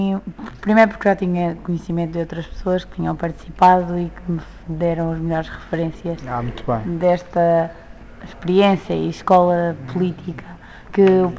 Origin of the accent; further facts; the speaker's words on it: Alveade, Leiria, Portugal; Alveade, Leiria.